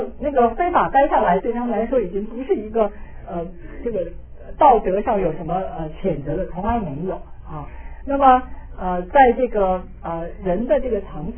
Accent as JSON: {"language": "Chinese", "region": "Beijing", "country": "China", "said": "还好我是大陆人哈、啊、我是从北京来的，所以我要讲大陆人的坏话的话大家都不会怪哈"}